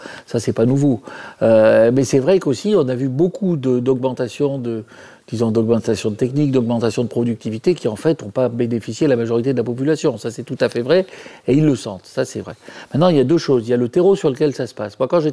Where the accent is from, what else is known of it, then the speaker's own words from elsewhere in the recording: Auvergne-Rhône-Alpes, France; born there; je suis Auvergnat de naissance